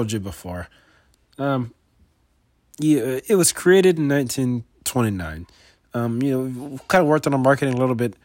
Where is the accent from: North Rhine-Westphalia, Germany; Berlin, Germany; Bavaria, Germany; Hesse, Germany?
Berlin, Germany; English is a second language; I'm from Berlin